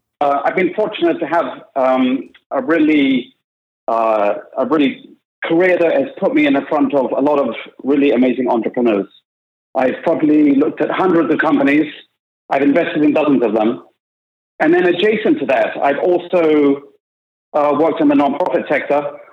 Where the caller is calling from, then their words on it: London, United Kingdom; I'm calling in from London